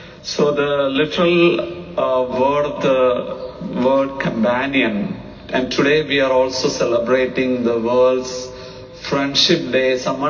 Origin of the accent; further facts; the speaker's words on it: India; English is a second language; now in United States; So it's all because of my language issues. I'm from India